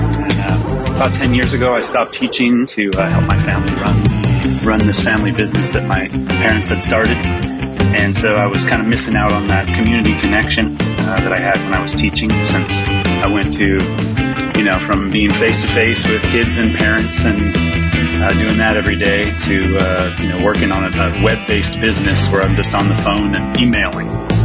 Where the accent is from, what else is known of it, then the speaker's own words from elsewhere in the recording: Long Beach, California, United States; And then I bounced down to California for a little bit, cause I grew up down there in Long Beach.